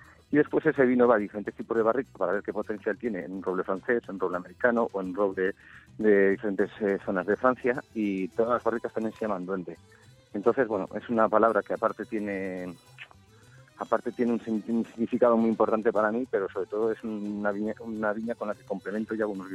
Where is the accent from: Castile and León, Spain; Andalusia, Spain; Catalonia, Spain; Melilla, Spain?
Castile and León, Spain; Peñafiel; porque yo vivo en un pueblo que se llama Peñafiel, vivo en un pueblo que se llama Aldeasoña, pero toda mi infancia se desarrolló en Peñafiel